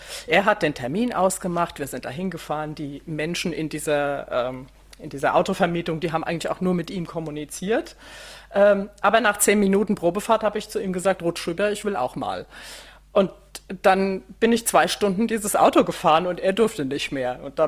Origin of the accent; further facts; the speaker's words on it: Gau-Algesheim, Rhineland-Palatinate, Germany; born there; Ich bin gebürtig aus Rheinhessen. Also da, wo der Rhein seinen Knick hat, sage ich immer. Kleines Örtchen heißt Gau-Algesheim, liegt grob zwischen Frankfurt und Koblenz. Dann ziemlich viel in der Welt rumgekommen.